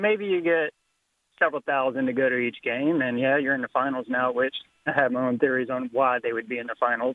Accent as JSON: {"language": "English", "region": "Louisiana", "country": "United States", "said": "because I'm from Louisiana. We don't have a team."}